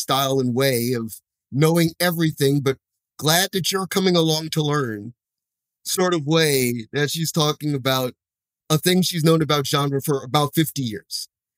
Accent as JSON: {"language": "English", "town": "Washington", "region": "District of Columbia", "country": "United States", "said": "I'm from Washington, D.C., so I've known about … for a very long time."}